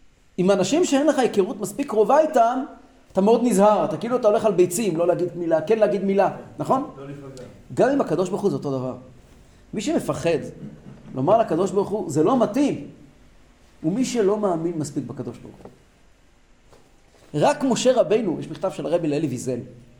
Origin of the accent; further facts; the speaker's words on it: Kfar Chabad, Central District, Israel; now in Holon, Israel; אני גדלתי במקומות, אני יודע, זה אחר כך היה לי מאוד קשה פה להתרגל לחיים בחולון